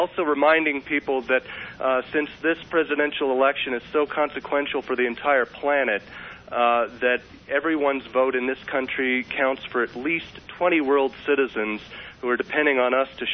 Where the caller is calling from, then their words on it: New Mexico, United States; I'm calling from New Mexico, which, of course, was a borderline state last time